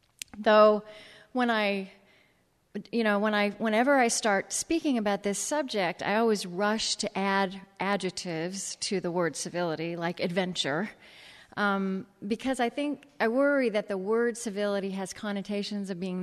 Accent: Shawnee, Oklahoma, United States; It's true, I grew up in Oklahoma. I grew up in Shawnee. But this is now my mother's church. So, I'm home in every way.

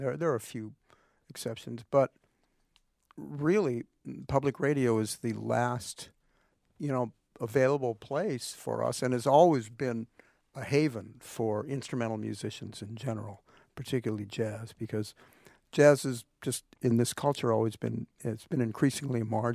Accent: St. Louis, Missouri, United States; And I grew up in St. Louis, and that was kind of, that music was in the air.

